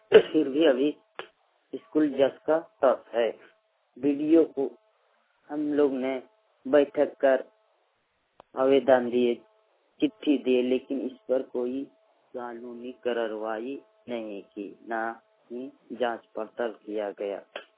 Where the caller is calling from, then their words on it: Bokaro, Jharkhand, India; टिस्कू, टोला rally बेड़ा post से, थाना नवाडी, जिला बोकारो, झारखंड से बोल रहा हूँ।